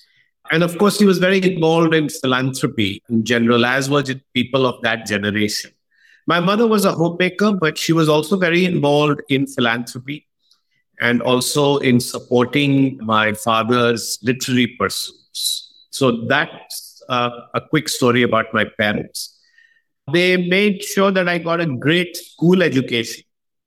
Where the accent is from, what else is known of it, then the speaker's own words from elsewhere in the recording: Patna, Bihar, India; I was born in Patna, in Bihar, state of Bihar in India, and I spent the first 18 years of my life there. I still have a home there, so I would say that it's still home for me.